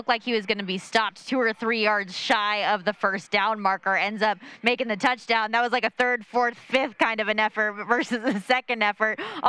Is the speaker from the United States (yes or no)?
yes; Nevada, United States; And I only was born and raised in Nevada, lived here the majority of my life